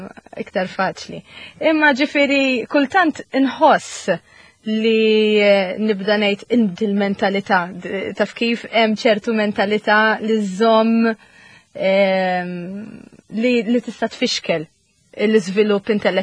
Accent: Cottonera, South Eastern Region, Malta; li aħna tal-Kottonera aħna proud li aħna minnaw għandna l-stigma fuqna

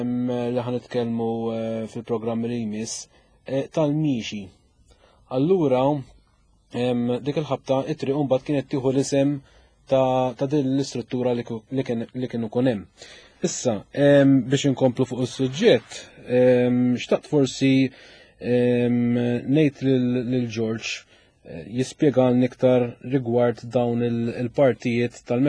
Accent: Mellieħa, Northern Region, Malta; jiena mill-Mellieħa sewwa, għandna triq il-mitħna ġdida u triq il-mitħna l-qadima

